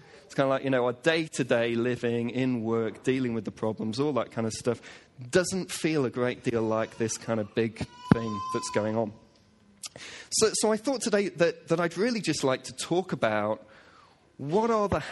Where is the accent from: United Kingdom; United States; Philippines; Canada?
United Kingdom; Manchester, North West England; I was brought up in Manchester